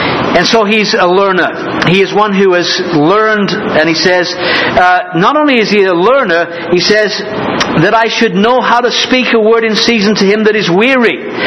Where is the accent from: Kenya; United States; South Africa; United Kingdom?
United Kingdom; England; That's the problem with being an Englishman. You get your H's mixed up.